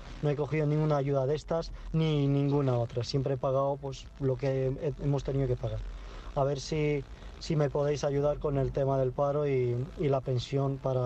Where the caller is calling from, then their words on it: Madrid, Community of Madrid, Spain; de Madrid y trabajo como autónomo desde hace unos 4 o 5 años.